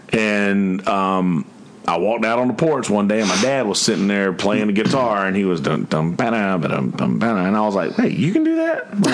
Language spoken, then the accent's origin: English; Bennettsville, South Carolina, United States; So I was raised in Shiloh United Methodist Church in Bennettsville, South Carolina. My dad still goes there.